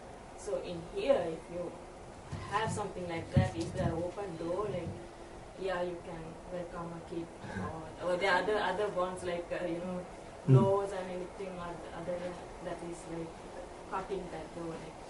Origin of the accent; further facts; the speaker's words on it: Sri Lanka; So I'm from Sri Lanka.